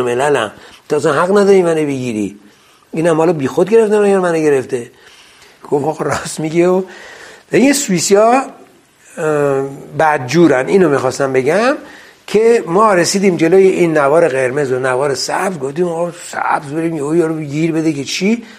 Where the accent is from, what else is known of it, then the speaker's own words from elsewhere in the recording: Iran; now in Switzerland; من از ایران میام